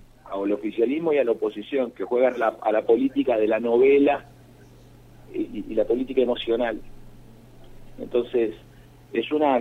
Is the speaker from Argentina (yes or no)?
yes; Argentina; nosotros somos argentinos.